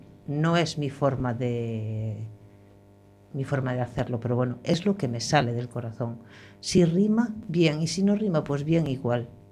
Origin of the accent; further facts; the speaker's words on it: Galicia, Spain; born there; Yo no nací aquí, en Coruña, nací en la provincia, pero no en Ciudad Coruña. Pero para mí es la ciudad primero que me acogió